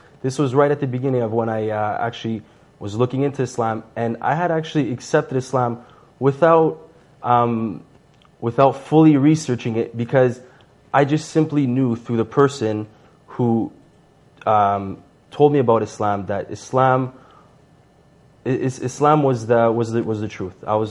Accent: Toronto, Ontario, Canada; also born or lived in Serbia; I was born in Serbia, and I was a year old when my parents moved here to Canada. And so I've lived pretty much my entire life in Toronto, Canada.

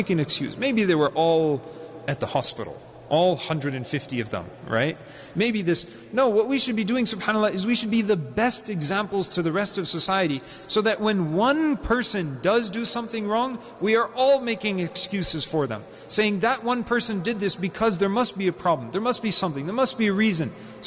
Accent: Canada; Even though it's my right as a Canadian, I can go and pray

